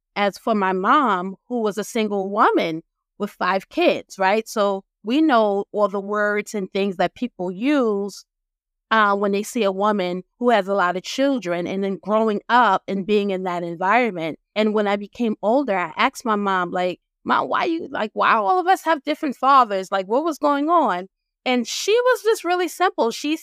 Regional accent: New York City, New York, United States; We grew up in Brooklyn. We always lived like in a private house. My mother worked. She was a home attendant. My dad worked in the Bronx.

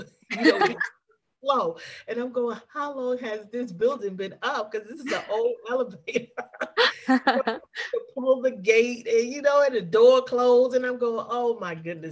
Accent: Manhattan, New York, United States; born there; because I was born in Manhattan, but my mom and her family lived in Brooklyn.

